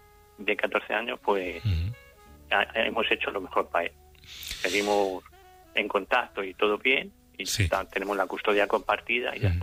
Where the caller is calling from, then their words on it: Puente Ulla, Galicia, Spain; De Galicia, de Puente Ulla.